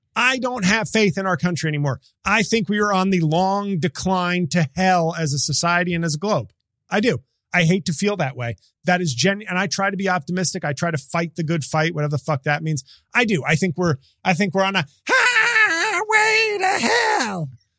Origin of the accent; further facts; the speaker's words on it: New York City, New York, United States; It's in New York City, my hometown.